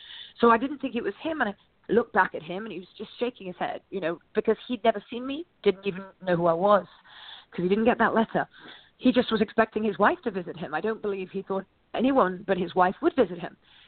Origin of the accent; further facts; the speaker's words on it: England, United Kingdom; he knows I'm English.